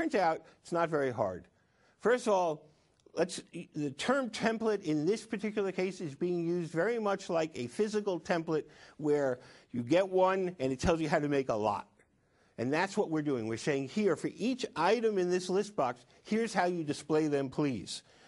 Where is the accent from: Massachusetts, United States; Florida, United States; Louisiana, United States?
Massachusetts, United States; I'm from Massachusetts.